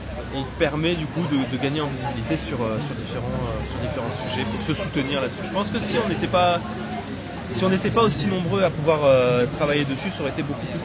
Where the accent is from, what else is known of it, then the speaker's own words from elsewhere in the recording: Bordeaux, Nouvelle-Aquitaine, France; Moi je suis de Bordeaux. Du coup, donc j'habite à Bordeaux actuellement